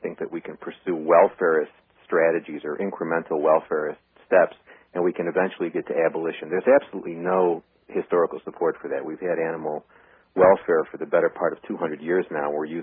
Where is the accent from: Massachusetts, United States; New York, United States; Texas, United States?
New York, United States; I'm a New Yorker. I can talk really fast.